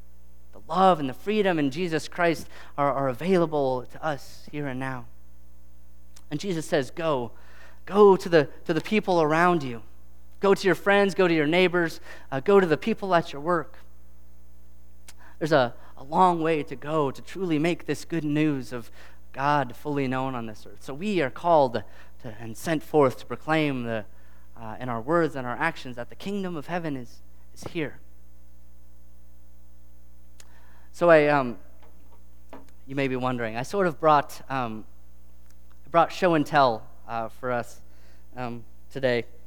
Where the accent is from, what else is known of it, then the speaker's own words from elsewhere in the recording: Kansas, United States; The church I grew up in Kansas, they gave me this stole.